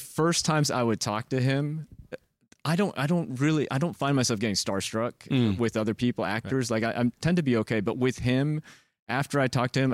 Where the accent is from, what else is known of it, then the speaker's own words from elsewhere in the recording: Arkansas, United States; And then I grew up in Arkansas, and we definitely faced quite a weird disaster